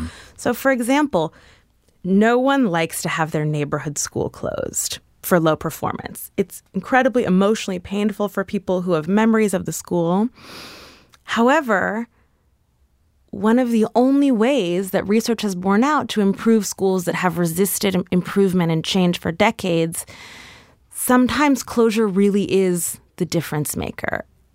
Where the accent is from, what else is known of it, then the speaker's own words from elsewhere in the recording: New York City, New York, United States; Oh, I grew up on 106th between West End and Riverside.